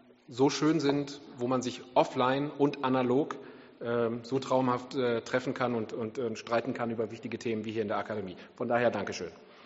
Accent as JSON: {"language": "German", "region": "North Rhine-Westphalia", "country": "Germany", "said": "ich bin Münsterländer. Das ist die besonders nüchterne Variante des Westfalen und uns bringt normalerweise nicht allzu viel aus der Ruhe."}